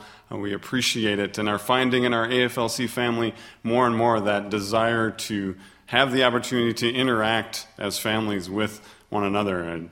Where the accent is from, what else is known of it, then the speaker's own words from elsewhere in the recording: Minnesota, United States; I was born and raised in Minnesota. All except for 1 year of my life, I've lived in that state.